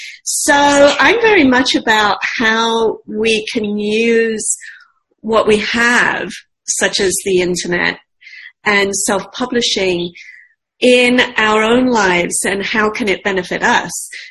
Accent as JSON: {"language": "English", "region": "London", "country": "United Kingdom", "tie": "born or raised there", "said": "And I grew up in the East End of London, which, on a side note, was the poorest area of Britain per capita growing up."}